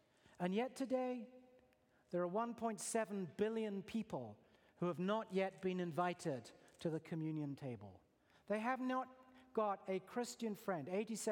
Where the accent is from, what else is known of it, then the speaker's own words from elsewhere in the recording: England, United Kingdom; born there; I was born in England